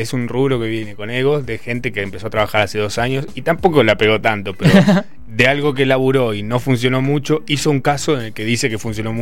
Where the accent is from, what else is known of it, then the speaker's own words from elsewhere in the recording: Córdoba, Argentina; moved away as an adult; now in Buenos Aires, Argentina; No, nací cordobés. Me crié hasta los 20 en Córdoba. Me vine a Buenos Aires y ahí fue donde se fue como diluyendo el acento hasta convertirme casi en un porteño más.